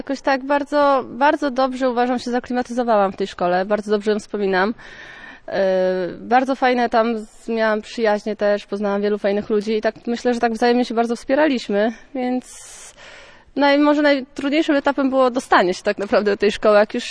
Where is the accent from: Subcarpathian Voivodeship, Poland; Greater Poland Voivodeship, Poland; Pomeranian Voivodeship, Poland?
Pomeranian Voivodeship, Poland; bo pochodzę tu z Kaszub, niedaleko Siemierowic